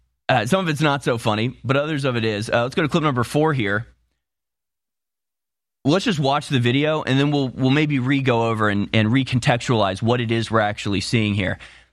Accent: United States; And my first response, obviously, as an American, is to be like, do we need to come over there again?

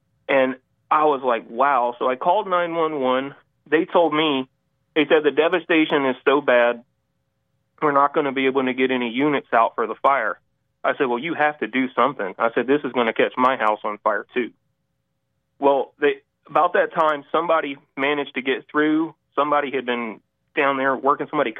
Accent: Pickens, South Carolina, United States; I'm from Pickens, South Carolina.

